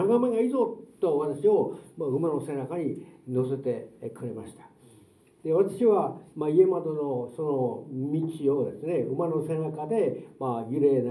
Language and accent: Japanese; Utsunomiya, Tochigi, Japan; 私は栃木県宇都宮市郊外の、農家の次男坊として、生まれ育ちました。20歳までそこで過ごしたわけですね。